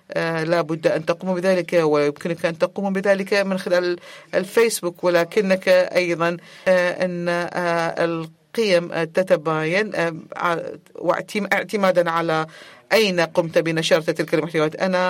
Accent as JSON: {"language": "Arabic", "country": "Jordan", "said": "أنا من الأردن."}